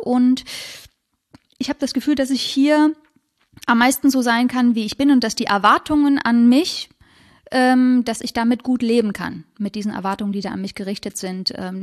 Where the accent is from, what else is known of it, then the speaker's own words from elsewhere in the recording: Leipzig, Saxony, Germany; born there; in Leipzig